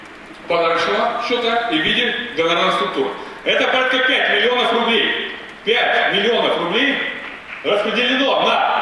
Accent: Tolyatti, Samara Oblast, Russia; я сам из Тольятти, и город Тольятти, это такой город, когда есть на заводе заказы, город живет. Когда нет, город умирает.

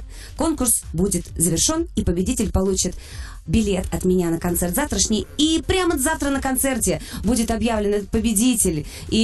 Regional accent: Sevastopol, Ukraine; born there; Я же родилась в Севастополе.

